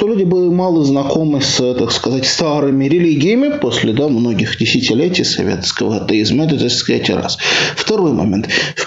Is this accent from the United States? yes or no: no; Moscow, Russia; Ну, вот я рос в Москве тоже.